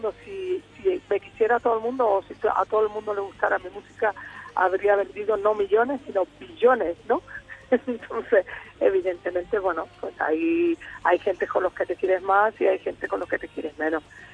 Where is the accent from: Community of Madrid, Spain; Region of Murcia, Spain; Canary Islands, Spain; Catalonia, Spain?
Canary Islands, Spain; moved away; cuando yo me fui de mi tierra, yo soy de una isla muy chiquita, yo soy de una isla que se llama Lanzarote, que está en las Islas Canarias.